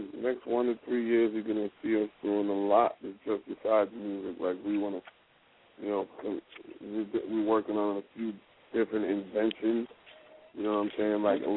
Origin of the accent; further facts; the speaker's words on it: Trinidad & Tobago; now in United States; We hail from Trinidad, and we hail from Trinidad to New York.